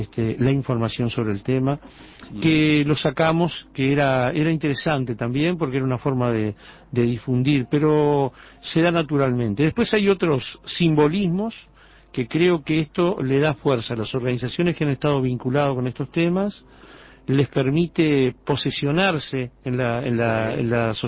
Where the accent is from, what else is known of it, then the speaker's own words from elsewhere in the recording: Uruguay; nuestra propia forma de ser como uruguayos, todo eso que hoy conjugamos en lo que somos como país, como nación